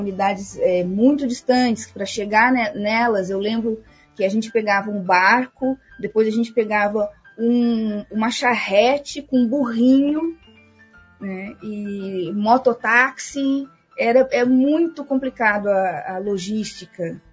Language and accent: Portuguese; Porto Alegre, Rio Grande do Sul, Brazil; moved away as an adult; also born or lived in London; eu saí de Porto Alegre, assim, poucos anos depois que me formei na UFRGS, né? E fui fazer um mestrado em Londres. E em Londres eu vivi por 8 anos